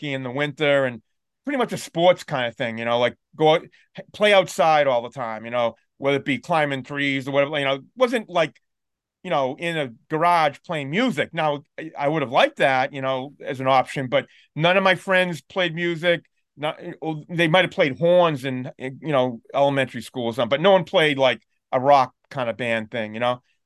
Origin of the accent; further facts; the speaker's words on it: Lynn, Massachusetts, United States; born there; I was born in Lynn, Massachusetts, you know? Which is like 25 minutes north of Boston.